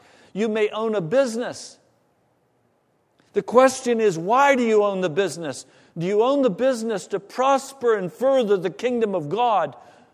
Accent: Denver, Colorado, United States; born there; now in Virginia, United States; I don't like living in Virginia. Virginia is not my favorite state. I was born in Denver, Colorado. My heart aches for the mountains of Colorado.

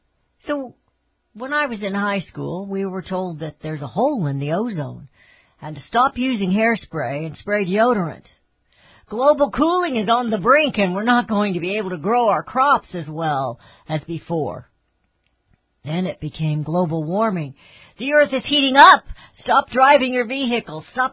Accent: Missouri, United States; I guess I've been one of the attitude of show me, maybe because I'm from Missouri, but things just weren't adding up

